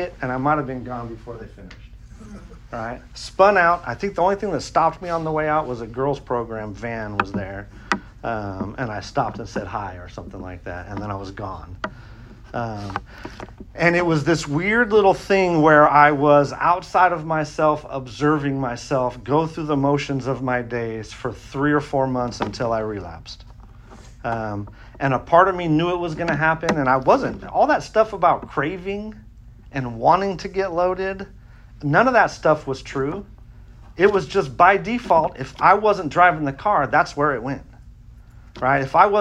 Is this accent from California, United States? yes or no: yes; California, United States; don't tell them dudes I'm from California